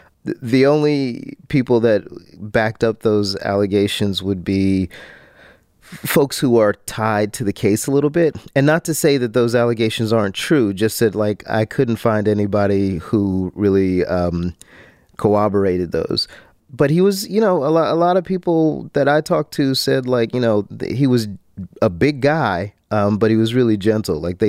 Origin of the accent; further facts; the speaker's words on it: Jacksonville, Florida, United States; I'm from Jacksonville, Florida. I have a lot of family members that live in rural parts of the country.